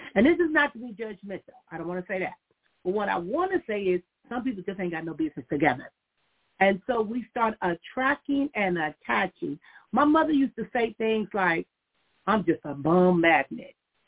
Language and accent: English; Compton, California, United States; I remember growing up in Compton and my next door neighbor.